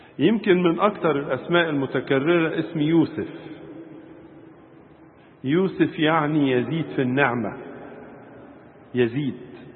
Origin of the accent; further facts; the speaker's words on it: Egypt; يقف بالنسبة لنا كمصريين، يقف على رأسهم القديس ماري مرقس الرسول الطاهر والشهيد